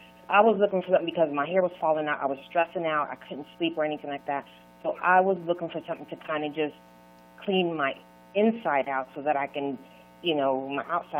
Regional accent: Panama; now in Atlanta, United States; I live in Atlanta, of course, but I'm originally from Panama.

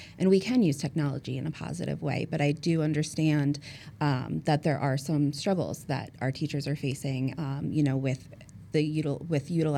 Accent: New York, United States; moved away as an adult; I am from New York. I worked primarily with students with autism since I was 18, and then moved to Florida, became a behavior specialist after doing some ABA training

